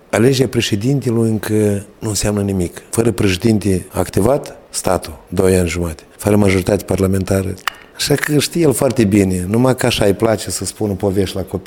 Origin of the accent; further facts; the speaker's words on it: Colonița, Chișinău, Moldova; born there; eu m-am născut la Coloniță